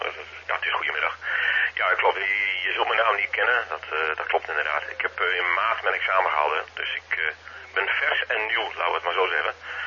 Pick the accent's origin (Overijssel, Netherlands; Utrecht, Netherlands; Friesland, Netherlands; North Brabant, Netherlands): Overijssel, Netherlands; Zwolle; Dus, maar ik kom uit Zwolle